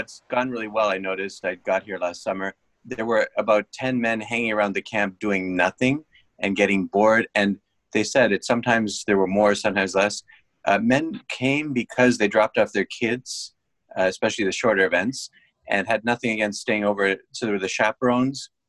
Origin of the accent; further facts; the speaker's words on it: Canada; now in United States; I'm a Canadian, so I have no interest in football